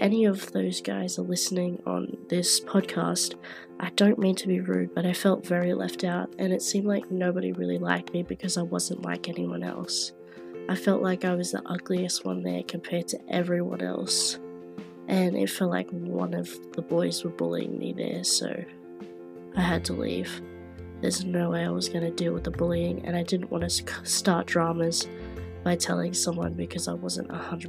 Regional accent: Australia; Oh, I come from Australia.

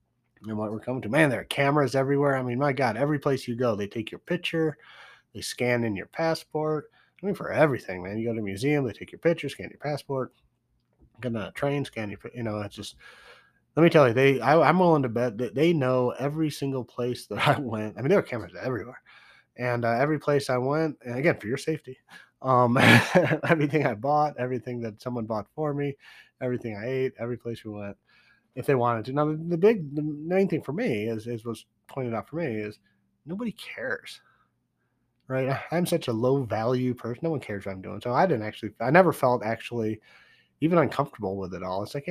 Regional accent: United States; They want to talk with me because I'm American.

